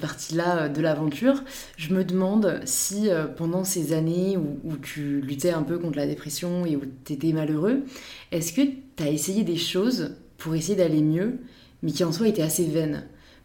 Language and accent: French; France; en tant que française